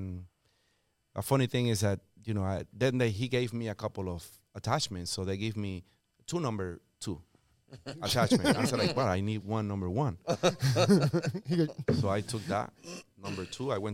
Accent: Puerto Rico; English is a second language; moved away as an adult; now in United States; I have an accent, and that's because I am born and raised in Puerto Rico.

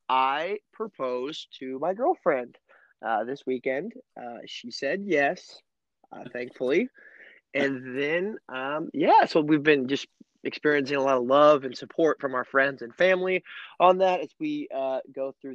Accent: Illinois, United States; So I am much looking forward to that in my home state in Illinois when that is deemed appropriate.

